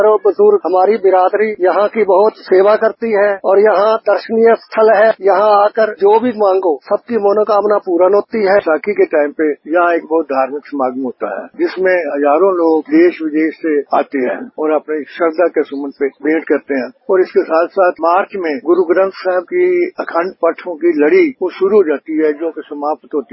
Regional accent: Ludhiana, Punjab, India; मैं लुधियाना पंजाब से आया हूँ। हमारे पूर्वज जो आजादी से पहले जब बंटवारा हुआ था उसे पहले यहाँ आते थे।

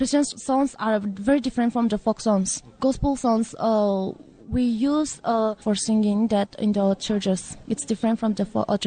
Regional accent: Takama, Nagaland, India

